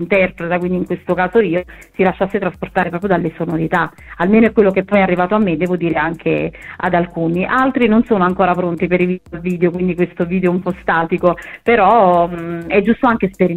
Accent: Naples, Campania, Italy; pur essendo napoletana non lo sono mai stata tanto

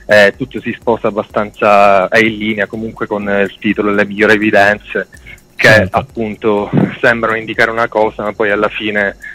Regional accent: Palermo, Sicily, Italy; now in Bologna, Italy; siamo stanziati a Bologna, anche se io in realtà sono originario di Palermo.

